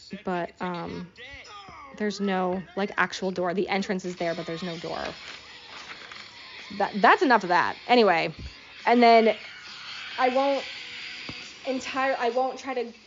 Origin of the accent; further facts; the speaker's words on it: Connecticut, United States; from Connecticut.